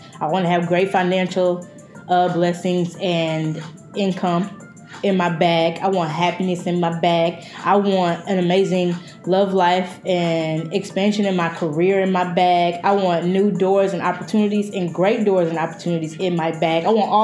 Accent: Fort Worth, Texas, United States; now in New York, United States; So yeah, I live in New York. I'm from Fort Worth, Texas, but I live in New York, and she mails them to me.

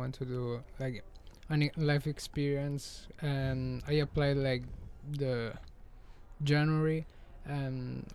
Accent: Lazio, Italy; English is a second language; Okay, so I'm from Italy. I live 50 minutes from Rome, so big cities, like 4 million people live there, so it's pretty busy.

